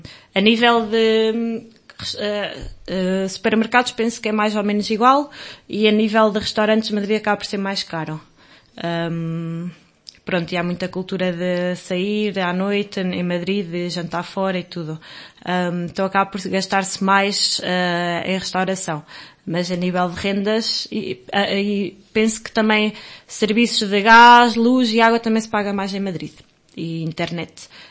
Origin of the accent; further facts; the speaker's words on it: Gafanha da Nazaré, Aveiro, Portugal; Eu e o Daniel somos da Gafanha da Nazaré.